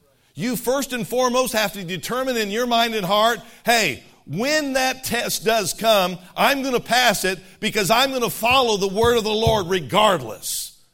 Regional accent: Fort Riley, Kansas, United States; born there; Americans, don't be mad at me. I was born in Fort Riley, Kansas.

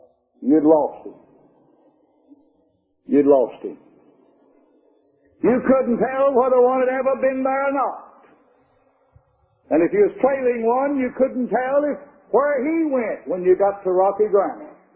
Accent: Mississippi, United States; I grew up over here in Mississippi. Came close to my home coming over here. Came very close to it. Grew up on a cotton farm over there. Raised cotton.

